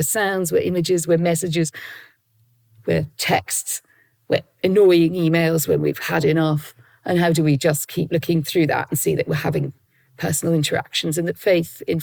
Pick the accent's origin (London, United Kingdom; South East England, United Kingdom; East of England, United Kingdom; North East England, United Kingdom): North East England, United Kingdom; So I grew up in, as you say, very much in a Roman Catholic world, in my education, in my household.